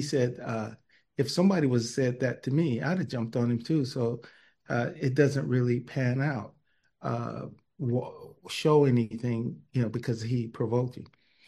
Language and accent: English; Cleveland, Ohio, United States; You know, I grew up in Cleveland, and fighting was a part of what you had to do.